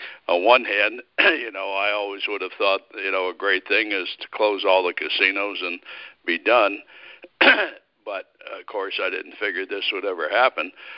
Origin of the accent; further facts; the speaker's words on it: Connecticut, United States; also born or lived in Florida / Massachusetts; I grew up on the East Coast, Connecticut, a little bit in Florida, a little bit in Massachusetts, and then moved out west to California.